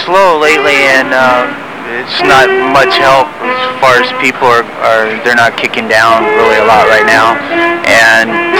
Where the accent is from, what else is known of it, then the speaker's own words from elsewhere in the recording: Mission San Jose, California, United States; I grew up in Mission San Jose, so it wasn't that far away from here.